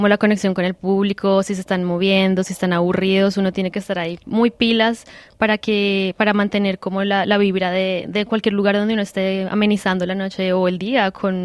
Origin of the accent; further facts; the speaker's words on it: Colombia; yo vengo de Colombia, nací en Bo mi familia es de Boyacá y tenemos muchas raíces muiscas.